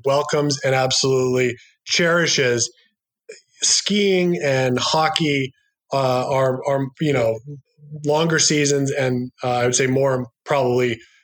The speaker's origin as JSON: {"language": "English", "town": "Guilford", "region": "New Hampshire", "country": "United States", "said": "Let me preface that by saying I'm actually from Guilford, New Hampshire."}